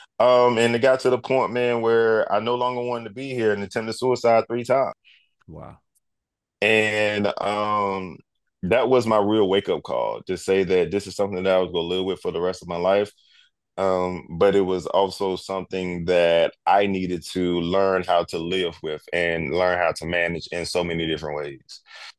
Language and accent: English; North Carolina, United States; I grew up in North Carolina, so I grew up in the South. Was raised at a in a place where it was a very small town.